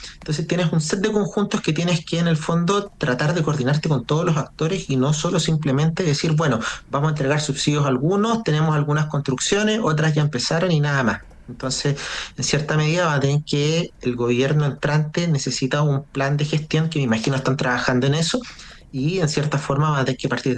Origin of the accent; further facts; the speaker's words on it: Valparaíso, Chile; Yo soy de Valparaíso